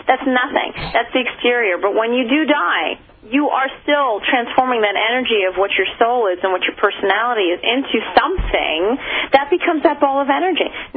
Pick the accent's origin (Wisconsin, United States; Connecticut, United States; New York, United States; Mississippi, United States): New York, United States; Actually, Dave gave me his, because, you know, I'm a New Yorker. We don't need coats, you know.